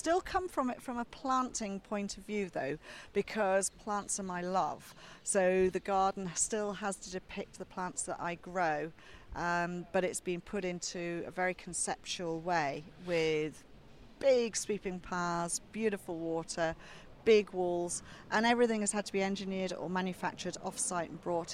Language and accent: English; North East England, United Kingdom; So didn't really settle anywhere until I was about 8.5 years old. We settled in Northumberland. So I come from Northumberland. Basically, that's where I say my home is.